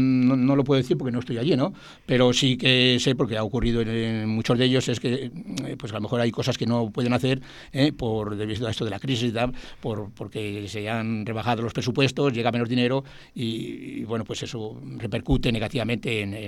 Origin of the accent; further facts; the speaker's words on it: Fermoselle, Castile and León, Spain; now in Tordesillas, Spain; Y bueno, pues entonces era una manera de dar a conocer aquí, entonces sí, a mi pueblo, igual que también doy a conocer Tordesillas en Fermoselle.